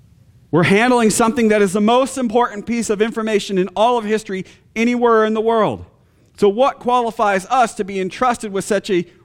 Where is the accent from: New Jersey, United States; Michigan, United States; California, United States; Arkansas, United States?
Michigan, United States; And I'm a Michigander. I'm a Michigander by birth and born and raised in Michigan.